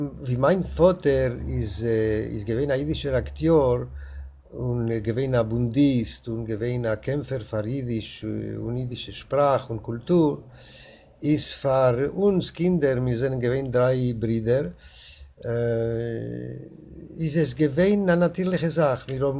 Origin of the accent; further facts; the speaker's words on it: Buenos Aires, Argentina; born there; German is a second language; Ich bin geboren geworden in Buenos Aires.